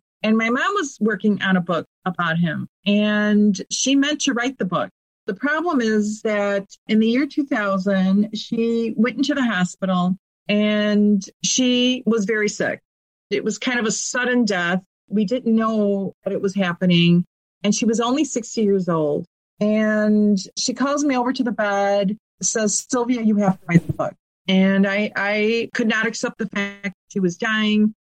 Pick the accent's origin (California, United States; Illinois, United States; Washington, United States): Illinois, United States; Chicago; you know, I grew up in Chicago in the 1960s